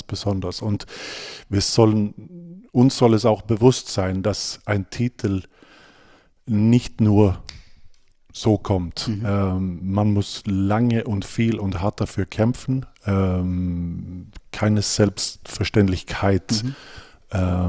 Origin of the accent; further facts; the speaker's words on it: Sweden; aber ich als Schwede, ich habe es ja auch anders erlebt.